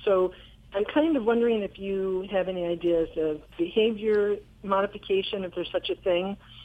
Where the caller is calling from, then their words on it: Harrisville, Michigan, United States; Harrisville, Michigan.